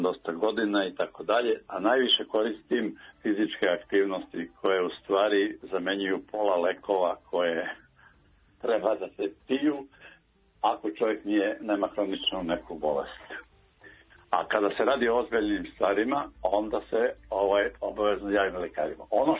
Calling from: Zemun, Belgrade, Serbia; Ja sam zove vas iz Zemuna.

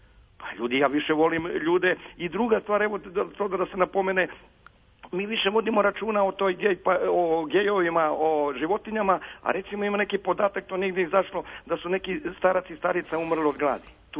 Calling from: Belgrade, Serbia; Pa evo, ja sam iz Beograda.

